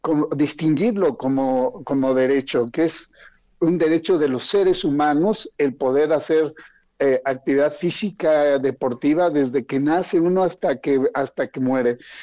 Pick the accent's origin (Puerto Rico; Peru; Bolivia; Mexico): Mexico; nosotros lo tenemos realmente como mexicanos, como mexicanas, en nuestro corazón.